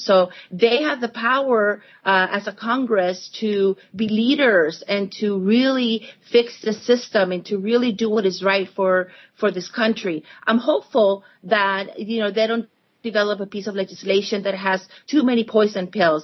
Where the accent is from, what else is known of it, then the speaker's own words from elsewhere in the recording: El Salvador; I myself, I'm from El Salvador, and this is my country